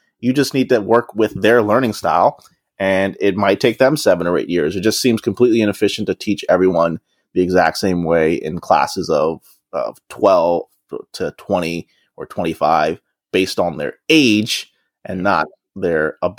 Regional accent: Trenton, New Jersey, United States; also born or lived in Nigeria; So I was born in Nigeria. I don't remember anything. I moved here. I was a year and a half or maybe 2 years old. And we moved to Trenton, New Jersey.

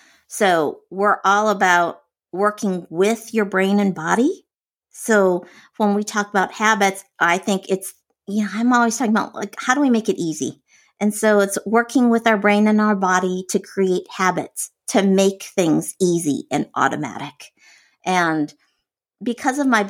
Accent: Michigan, United States; also born or lived in San Francisco / New York; So I grew up in Michigan. Go Blue. I went to University of Michigan. And I moved out to San Francisco after college

